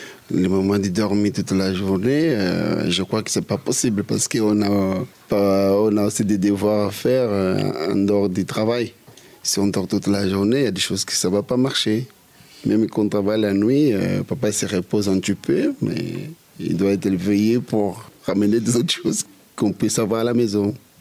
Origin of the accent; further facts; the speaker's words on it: Angola; Moi, je viens de l'Angola. L'Angola, c'est un pays qui se trouve en Afrique.